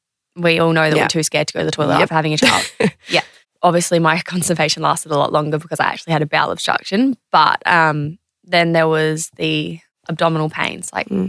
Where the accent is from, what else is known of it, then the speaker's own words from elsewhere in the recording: Adelaide, South Australia, Australia; I'm from Adelaide